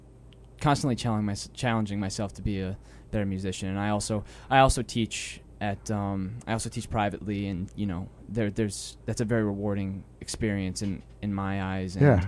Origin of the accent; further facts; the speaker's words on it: Yorktown Heights, New York, United States; I'm from Yorktown Heights, New York.